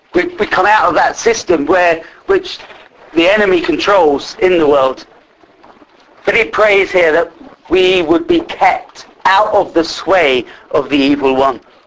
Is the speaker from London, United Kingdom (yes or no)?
yes; London, United Kingdom; because I'm a Londoner, born in London